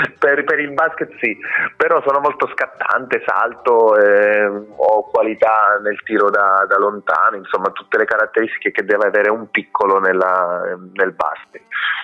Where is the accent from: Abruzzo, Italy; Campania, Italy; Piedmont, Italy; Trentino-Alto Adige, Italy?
Abruzzo, Italy; Pescara; io sono di Pescara, una città, diciamo, all'altezza di Roma, però a est, Roma... e a ovest, e Pescara su per giù è la stessa altezza ma a est, quindi sono nato sul mare